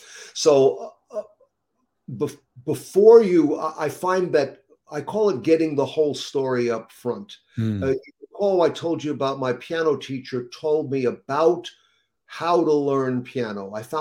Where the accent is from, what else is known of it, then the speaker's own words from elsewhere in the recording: Wantagh, New York, United States; So I grew up in Wantagh.